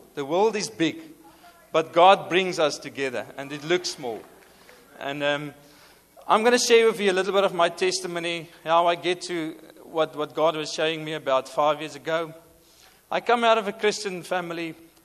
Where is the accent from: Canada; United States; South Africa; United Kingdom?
South Africa; first language Afrikaans; English is a second language; Sorry, my first language is not English. So I'm going to try to with my English. My first language is Afrikaans.